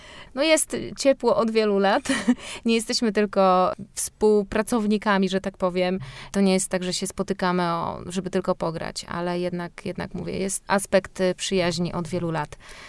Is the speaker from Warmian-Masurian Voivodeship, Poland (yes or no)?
yes; Olsztyn, Warmian-Masurian Voivodeship, Poland; W większości jesteśmy stąd. Jeśli chodzi o nas, to już wiadomo, że my wybyliśmy do stolicy